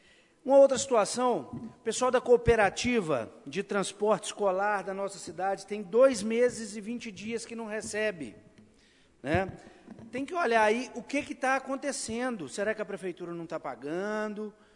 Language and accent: Portuguese; Brazil; bairro onde fui criado, né, no início da minha vida. Aí fiquei lembrando as lembranças, meu pai, minha mãe, as dificuldades do bairro, e vi o crescimento exorbitante do bairro São José.